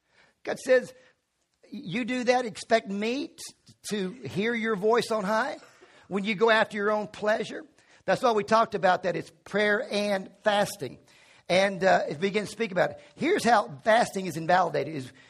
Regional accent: Virginia, United States; You know, the first time, I'm from Virginia, the first time I saw ashes on somebody's face

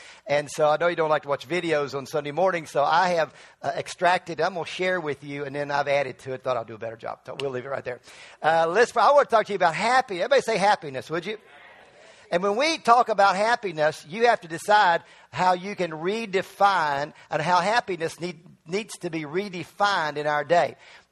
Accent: Virginia, United States; I've been to the mountain. I'm from Virginia. It's really a hill.

